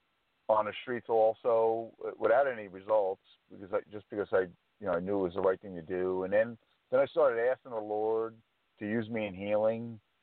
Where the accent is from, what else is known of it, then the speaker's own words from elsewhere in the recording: New Jersey, United States; I grew up in New Jersey, but I lived in many different places since that time period.